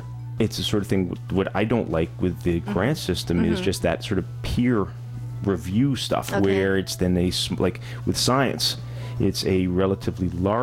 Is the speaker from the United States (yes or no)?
no; Montreal, Quebec, Canada; I'm from Montreal, therefore I am extremely proud of this